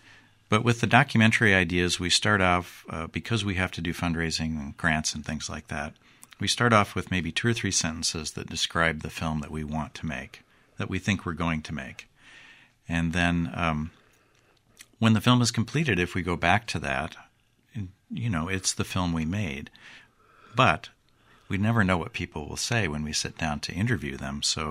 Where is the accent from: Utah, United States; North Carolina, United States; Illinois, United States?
Illinois, United States; East Moline; and I grew up in East Moline, graduated from United Township High School, so I was happy to come back.